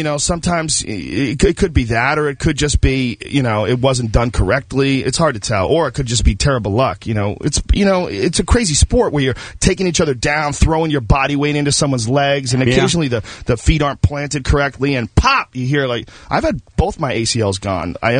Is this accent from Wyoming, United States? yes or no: no; Boston, Massachusetts, United States; also born or lived in Los Angeles; now in Denver, United States; When I grew up in Boston in the 80s, it was like that.